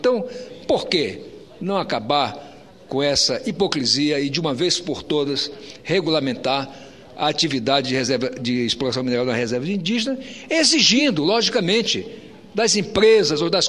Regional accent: Amazon, Brazil; eu quero aqui cumprir meu papel como brasileiro, como amazônida

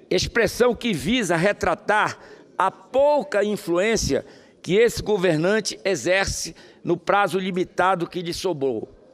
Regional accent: Brazil; E somos nós, brasileiros, que pagamos o pato, lamentavelmente.

